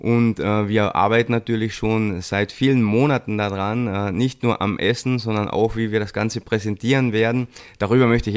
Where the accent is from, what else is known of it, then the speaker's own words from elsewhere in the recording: Austria; für mich als Österreicher